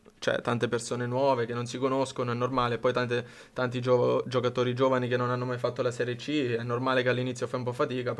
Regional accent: Monte San Giusto, Marche, Italy; di Monte San Giusto, ho iniziato fin da bambino a giocare a calcio nel mio paese, nella San Giustese

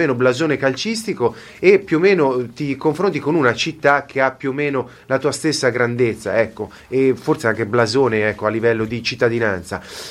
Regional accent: Marche, Italy; io mi auguro da marchigiano che si salva

